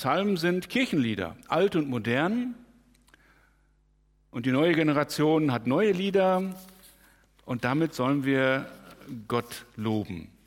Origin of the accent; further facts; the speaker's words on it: Hamm, North Rhine-Westphalia, Germany; now in Bergneustadt, Germany; Wir kommen ja aus dem Westfälischen, aus Hamm in Westfalen, und da ist das alles noch viel trockener als hier.